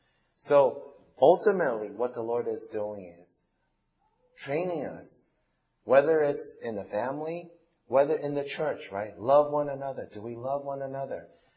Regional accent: New York, United States; I come from New York, and New York traffic is really bad.

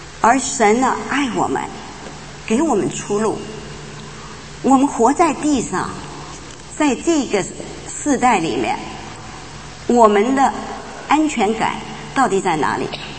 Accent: China; 我从小在大陆，我出生在一个基督徒的家庭里，

